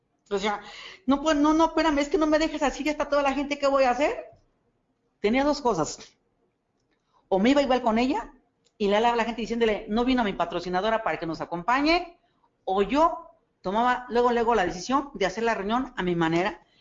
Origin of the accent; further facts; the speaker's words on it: State of Mexico, Mexico; yo no soy de aquí, yo vengo del Estado de México, aquí, hablando aquí de México